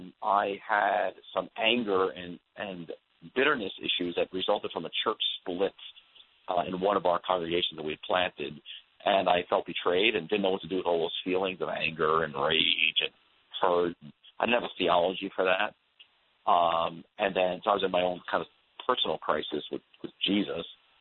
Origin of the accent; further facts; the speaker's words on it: New York, United States; Yeah, I grew up outside in New York City, and became a Christian at the age of 19 while at the university